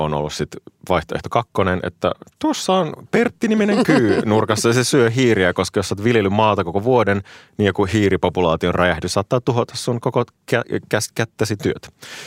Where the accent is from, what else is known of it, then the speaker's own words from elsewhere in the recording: North Ostrobothnia, Finland; mä oon Pohjois-Pohjanmaalta.